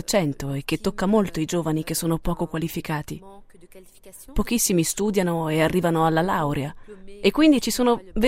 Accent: Molenbeek, Brussels-Capital Region, Belgium; Sono nata e cresciuta a Molenbeek e sono molenbeekoise da tre generazioni.

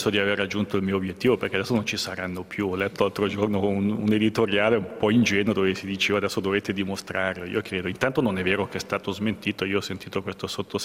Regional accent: Ticino, Switzerland; siamo qui, come ticinesi ma anche come svizzeri

